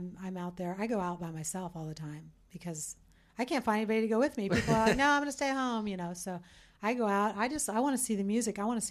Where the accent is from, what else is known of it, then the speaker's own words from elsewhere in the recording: Santa Cruz, California, United States; also born or lived in San Francisco; And I came from Santa Cruz. I moved here from Santa Cruz and via San Francisco.